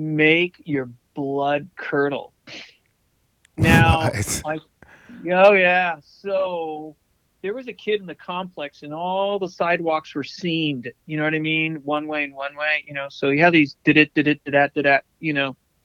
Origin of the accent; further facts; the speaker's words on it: San Francisco, California, United States; born there; I was born in San Francisco.